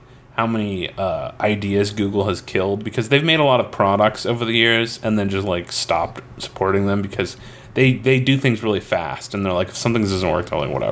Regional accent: Florida, United States; And if you lived where we grew up in Florida, you know about it because it's in North Florida, right?

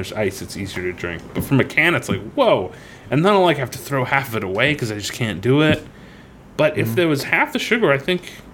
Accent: Florida, United States; So growing up in North Florida, obviously, sweet tea is basically everywhere, right?

